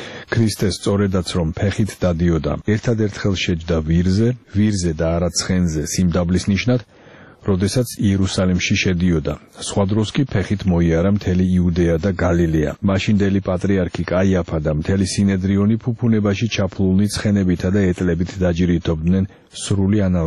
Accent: Batumi, Adjara, Georgia; მე რახან ბათუმელი ვარ და მენატრება ჩემი ქალაქი

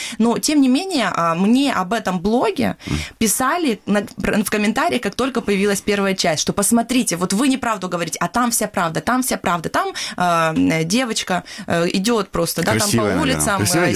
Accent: Kyiv, Ukraine; То есть я из Киева, получается, что могу больше увидеть, чем я могу увидеть в Крыму

